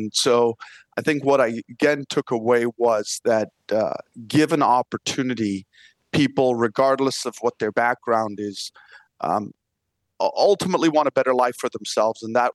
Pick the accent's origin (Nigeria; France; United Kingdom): Nigeria; Northern Nigeria; moved away as an adult; now in United States; I happened to grow up in northern Nigeria, came to the United States a little bit over 30 years ago with about $440 in my pocket.